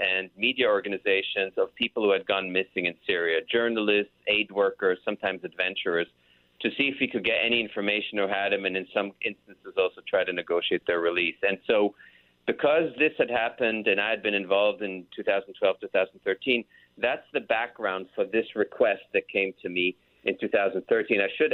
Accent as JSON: {"language": "English", "country": "Israel", "tie": "born or raised there", "also_born_or_lived": "Kenya", "said": "I was born in 1963 in Israel. My father was an Israeli diplomat. We ended up being posted in East Africa and Kenya, all over East Africa."}